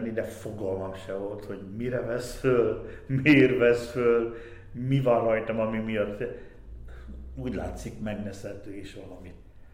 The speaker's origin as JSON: {"language": "Hungarian", "region": "Budapest", "country": "Hungary", "tie": "born there", "said": "Én Budapesten születtem, a testvéreim azok mind más-más városban"}